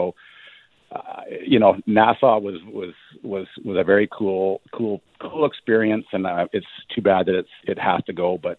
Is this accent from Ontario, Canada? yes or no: no; Vancouver, British Columbia, Canada; I personally love coming back to Vancouver. It wasn't a rivalry. It wasn't anything. I just liked playing in my hometown.